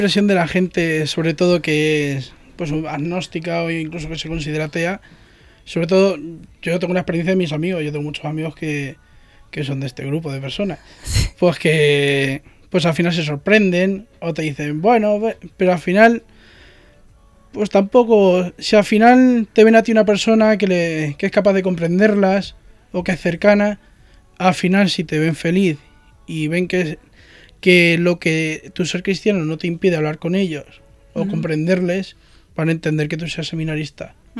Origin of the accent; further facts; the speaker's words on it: Ciudad Real, Castilla-La Mancha, Spain; tengo 23 años, soy de aquí de Ciudad Real, de la parroquia de San Pedro.